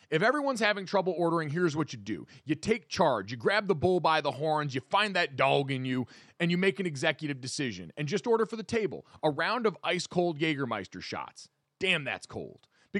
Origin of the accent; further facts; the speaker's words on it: Connecticut, United States; Again, growing up in Connecticut, Donovan Clingan is the outlier.